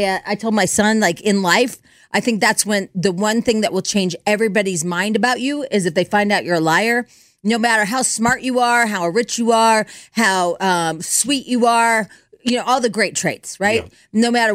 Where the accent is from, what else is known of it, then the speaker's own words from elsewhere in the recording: Illinois, United States; when I grew up in Illinois, you just, as a boy, you just had to know, like, football, right?